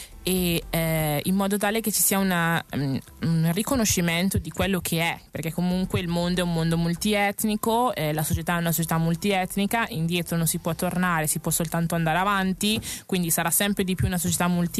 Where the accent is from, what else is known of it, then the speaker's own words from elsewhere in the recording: Cremona, Lombardy, Italy; born there; Sì, sono nata a Cremona nel 1995.